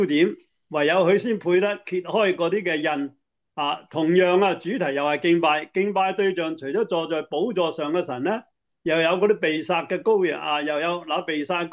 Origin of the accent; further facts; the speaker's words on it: China; 我们呢，尤其是我们中国人，血是代表什么？